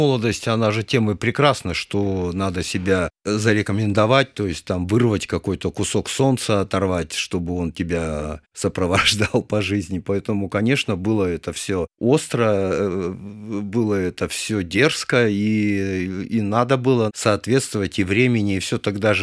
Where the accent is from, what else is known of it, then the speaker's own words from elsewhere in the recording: Zabaykalsky Krai, Russia; now in Moscow, Russia; Ну, что я с провинции? Это я с Забайкалья.